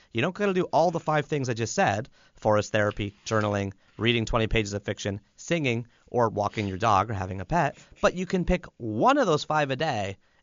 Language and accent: English; Canada; And yes, I'm from Canada, so my examples are all hockey.